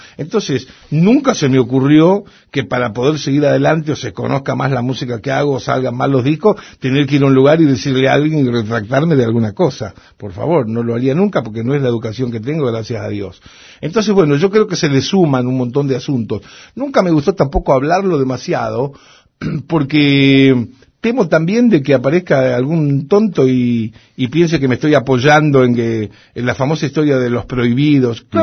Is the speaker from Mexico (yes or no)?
no; Rosario, Santa Fe, Argentina; born there; que nací en Rosario